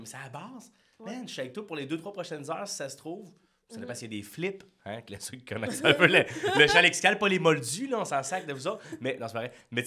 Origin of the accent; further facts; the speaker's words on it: Quebec City, Quebec, Canada; now in Montreal, Canada; je venais de Québec, puis je t'aboutis, là, je te fast-forward ça, là, je t'aboutis à Montréal